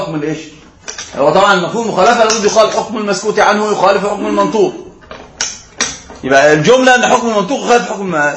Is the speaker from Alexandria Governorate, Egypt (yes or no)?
yes; Alexandria, Alexandria Governorate, Egypt; وإحنا عندنا في اسكندرية